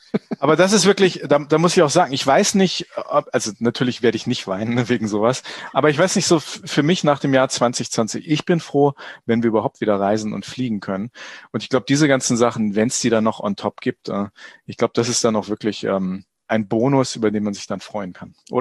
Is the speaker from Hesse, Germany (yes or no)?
no; Burgwedel, Lower Saxony, Germany; Ich bin in Burgwedel groß geworden